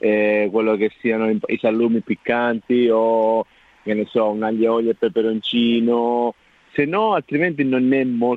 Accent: Sicily, Italy; Io sono siciliano.

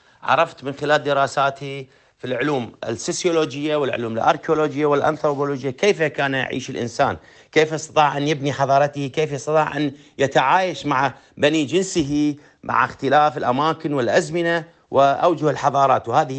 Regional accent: Hit, Anbar, Iraq; بالأصل من العراق من الأنبار من مدينة هيت، ودرست جميع مراحل الدراسة في العراق

